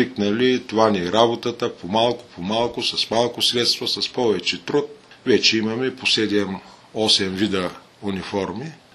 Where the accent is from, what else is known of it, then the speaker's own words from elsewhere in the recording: Veliko Tarnovo, Veliko Tarnovo Province, Bulgaria; За нас като търновци това е най-светия момент